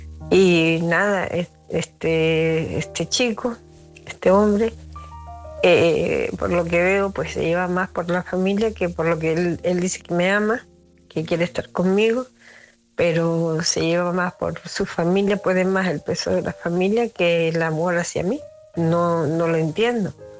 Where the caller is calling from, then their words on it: Santa Cruz de Tenerife, Canary Islands, Spain; llamo de Santa Cruz de Tenerife